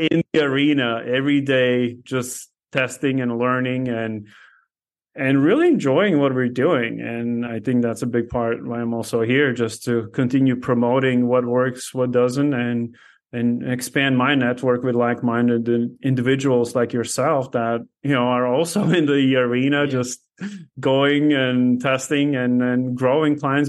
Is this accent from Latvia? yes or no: yes; Latvia; I had a friend back in Latvia. I'm originally from Latvia.